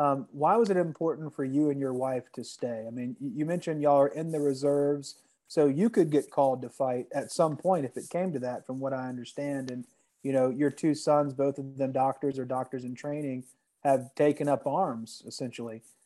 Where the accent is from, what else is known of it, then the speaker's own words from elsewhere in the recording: Louisiana, United States; Well, and, I'm from Louisiana, so I would arm myself and I would do exactly what you're doing.